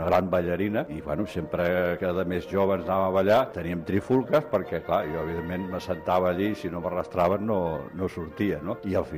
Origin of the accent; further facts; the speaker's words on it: Tarragona, Catalonia, Spain; 60 años. Soc de Tarragona.